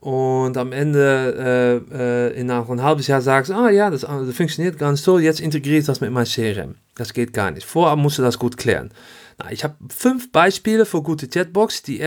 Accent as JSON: {"language": "German", "country": "Netherlands", "second_language": "German", "lives_now": "Düsseldorf, Germany", "said": "liebe Grüße aus Düsseldorf und natürlich, naja, ich bin ein Holländer."}